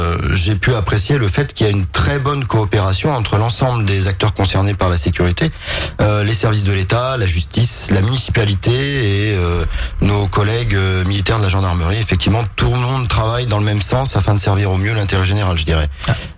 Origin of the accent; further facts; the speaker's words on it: Auvergne-Rhône-Alpes, France; je suis originaire de l'Allier. J'ai 40 ans cette année. J'ai grandi dans ce département. J'ai ensuite poursuivi mes études à Clermont-Ferrand